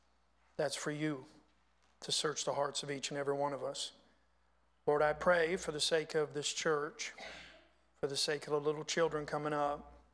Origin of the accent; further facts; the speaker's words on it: Panama City, Florida, United States; born there; I was born in Florida. I was born in Panama City, Florida. That is on the Gulf of America side.